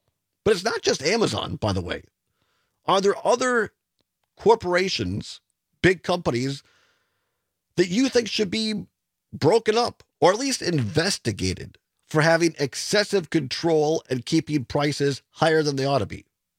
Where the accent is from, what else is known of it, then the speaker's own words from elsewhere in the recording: Wisconsin, United States; I grew up out in Southwest Wisconsin, a rural area where, you know, you could call 20 miles away and it was a long distance call.